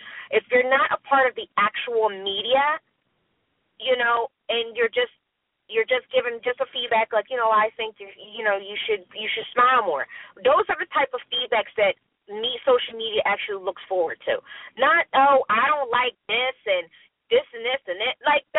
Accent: United States; the United States, and I'm American too, is very hard to please.

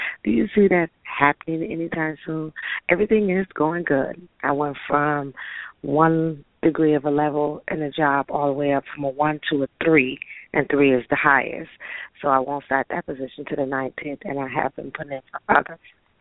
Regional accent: Little Rock, Arkansas, United States; born there; also born or lived in Milwaukee; now in Nashville, United States; And I was born in Little Rock, Arkansas.

